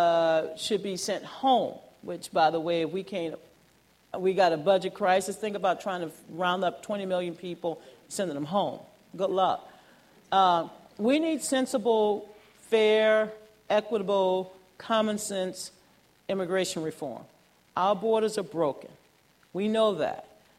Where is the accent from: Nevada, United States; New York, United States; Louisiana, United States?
Louisiana, United States; New Orleans; I'm a Gulf resident. I was born in New Orleans, born in Charity Hospital.